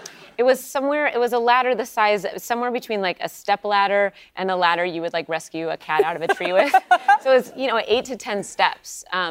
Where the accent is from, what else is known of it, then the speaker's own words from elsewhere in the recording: Pacific Northwest, United States; My parents are kind of teetotalers, like that, you know, I was growing up in the Pacific Northwest and they barely even drank wine.